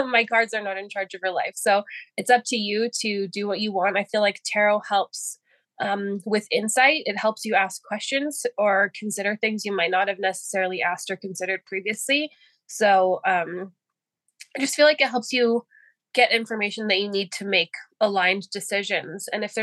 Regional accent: California, United States; moved away as an adult; now in Canada; So like I mentioned earlier, I'm American and I moved to Canada with my husband. We met when he went to college in California, where I lived and grew up my whole life.

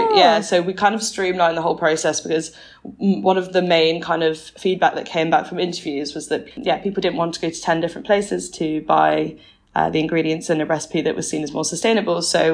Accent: Nottingham, East Midlands, United Kingdom; now in Bristol, United Kingdom; I am originally from Nottingham, from a place called Wollaton, and I have one older brother, and I went to University of Birmingham.

